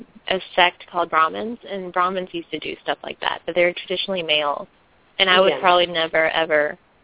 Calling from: Charleston, South Carolina, United States; I'm calling from Charleston.

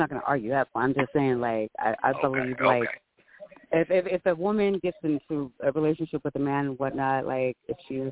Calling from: Las Vegas, Nevada, United States; I'm from Vegas.

